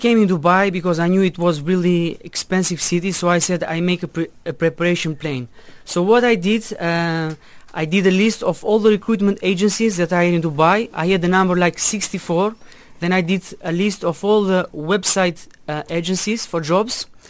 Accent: Albania; also born or lived in Italy / Belgium; About me, I am from Albania. I have a bachelor in business administration that I did in Italy, and after that I moved in Belgium

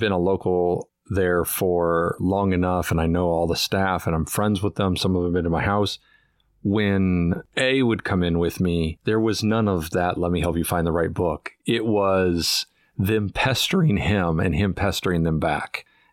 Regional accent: West Coast, United States; now in Nashville, United States; So I'm from the West Coast, but now I'm 7.5 hours south of where you grew up.

